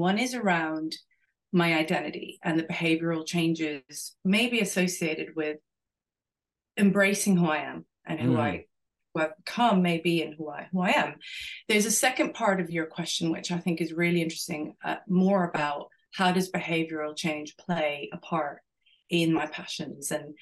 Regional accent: Venezuela; now in United Kingdom; And as an individual growing up in Venezuela, going to an international school like yourself, yeah. Having the experience of no clear rooted identity, actually, if I'm honest.

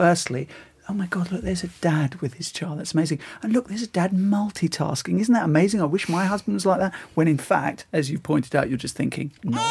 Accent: East of England, United Kingdom; I mean, I'm from Essex, like you are

